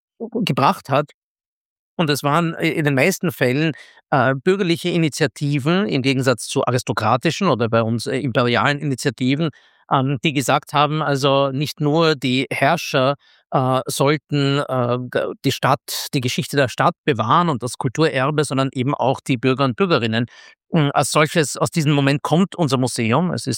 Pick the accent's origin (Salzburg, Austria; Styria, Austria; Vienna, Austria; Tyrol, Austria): Vienna, Austria; moved away as an adult; also born or lived in United States; ich bin zwar Wiener, in Wien geboren und aufgewachsen, aber ich bin mit 19 in die Vereinigten Staaten gegangen und habe meine ganze mein ganzes Erwachsenenleben inklusive wissenschaftlicher Karriere in den USA verbracht.